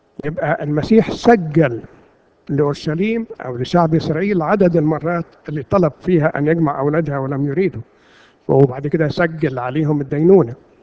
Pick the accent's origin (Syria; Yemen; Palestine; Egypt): Egypt; كان لنا آلهة راع وأمون كمصريين